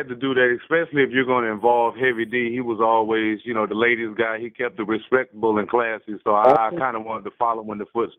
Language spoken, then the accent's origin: English; Pensacola, Florida, United States; I mean, from here, it was basically two of my cousins was in a group called … which was